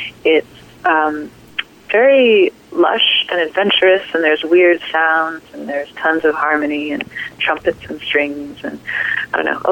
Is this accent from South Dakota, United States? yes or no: yes; South Dakota, United States; also born or lived in New York City, United States; originally I'm from South Dakota, and I had a very kind of agrarian-based upbringing.